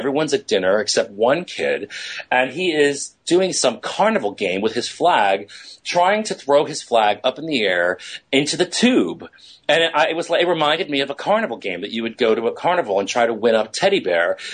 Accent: New York City, New York, United States; I'm from New York City originally.

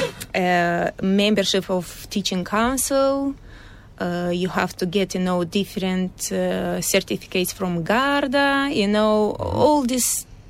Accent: Moldova; now in Ireland; I'm from Moldova. Okay. Originally from Moldova.

